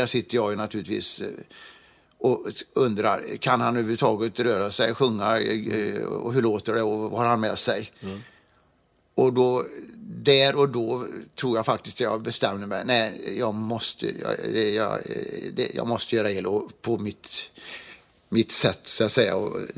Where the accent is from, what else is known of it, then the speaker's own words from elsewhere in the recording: Västra Götaland County, Sweden; jag är ju inte värmlänning. Så jag löver inget. Liksom. De bara löver och löver. Men jag är ju västgöt.